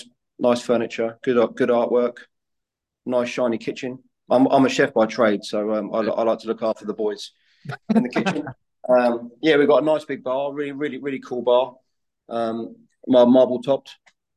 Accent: Luton, East of England, United Kingdom; also born or lived in Australia / Shanghai / London; now in Woking, United Kingdom; And I grew up just outside Luton, and went to catering college there, chef school.

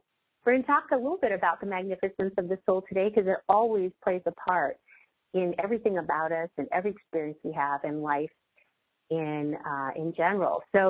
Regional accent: Los Angeles, California, United States; even though I'm from Los Angeles, like, people might say, well, yeah, but how is it a new reality, because you're just coming back to where you're from? Well, I am, but I'm coming back. You know, I left California as one version of me

